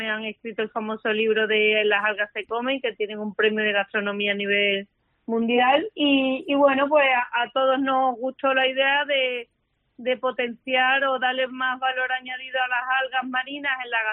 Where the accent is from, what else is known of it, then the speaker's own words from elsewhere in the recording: Seville, Andalusia, Spain; aunque yo soy de Sevilla